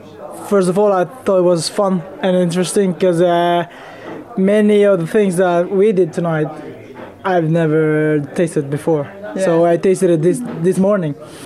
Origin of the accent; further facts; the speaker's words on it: Philippines; now in Stockholm, Sweden; I grew up in the Philippines. The life you live there is super hectic. And then now I moved to Stockholm, which is a big city as well.